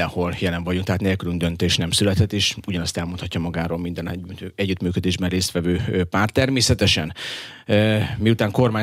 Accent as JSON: {"language": "Hungarian", "region": "Borsod-Abaúj-Zemplén", "country": "Hungary", "said": "Dél-Borsodban, ahol én élek, ugye Borsod megyei vagyok"}